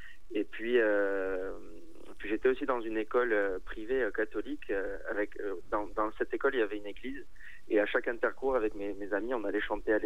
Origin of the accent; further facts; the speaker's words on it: Bastia, Corsica, France; Alors, je suis de Bastia, oui, je suis corse.